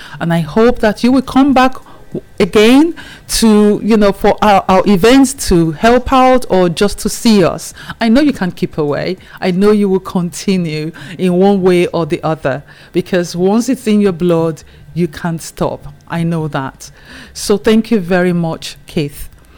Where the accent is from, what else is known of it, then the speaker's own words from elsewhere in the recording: Etsako Central, Edo, Nigeria; you just know I'm from Nigeria, but I'm actually from Edo State, the great Benin Kingdom. Okay, we broke away from the Benin Kingdom. And where I come from is called Etsako, and it's Etsako Central.